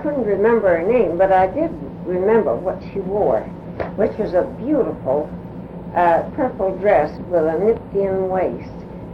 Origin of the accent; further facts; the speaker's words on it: Castle Hill, Maine, United States; I was born on the Old State Road in Castle Hill.